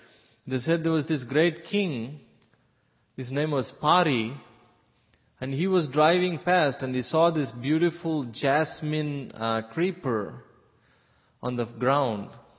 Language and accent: English; South India, India; Growing up in South India, I actually visited this place.